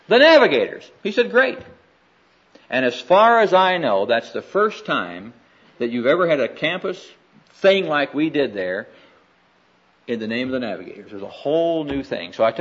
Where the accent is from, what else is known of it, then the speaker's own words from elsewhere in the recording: Midwest, United States; And I said, well, I'm from the Midwest, Doss. I was born.